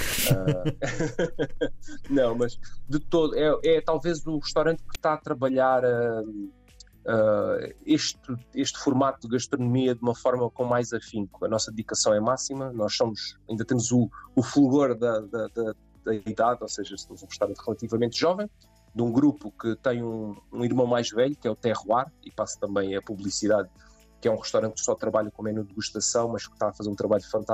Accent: Setúbal, Portugal; also born or lived in Algarve; a minha formação começou no Algarve, embora eu seja de Setúbal, sou do distrito de Setúbal, desci um pouquinho até para perceber onde é que andavam as massas de clientes

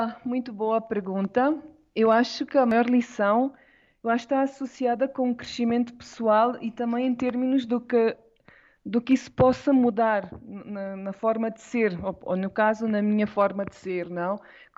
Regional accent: Portugal; moved away; saí de Portugal.

